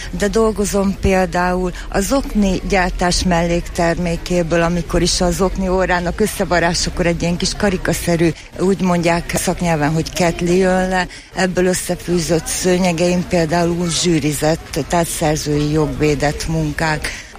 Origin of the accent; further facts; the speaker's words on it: Csepel, Budapest, Hungary; born there; A nagyszüleim szőttek roncszőnyeget, én Csepelen születtem